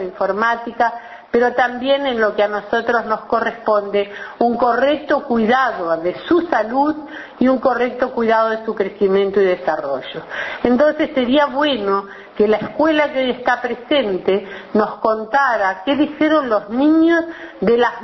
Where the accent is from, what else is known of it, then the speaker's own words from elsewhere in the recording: Uruguay; yo me siento muy mal como uruguaya